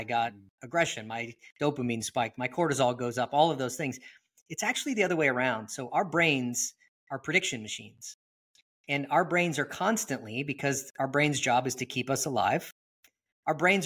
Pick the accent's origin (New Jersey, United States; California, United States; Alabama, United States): California, United States; I grew up in Northern California, primarily born in the Bay Area, lived up out that way as a kid. Seventh grade on was here in the kind of Sacramento area, okay.